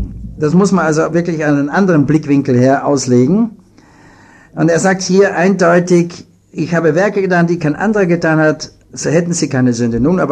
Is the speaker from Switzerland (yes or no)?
no; Vienna, Austria; Und ich bin ja in Wien aufgewachsen